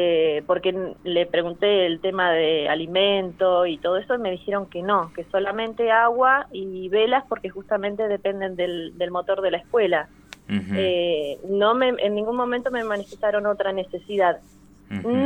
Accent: El Bolsón, Río Negro, Argentina; Yo soy de acá, de Bolsón. Ajá. Yo vivo, toda mi vida viví acá en Bolsón y hace 6 años que elegí la ruralidad.

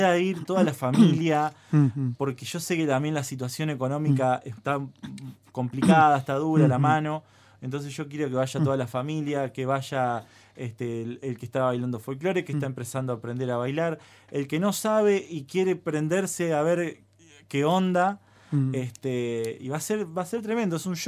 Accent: Argentina; Yo soy de la Argentina entero.

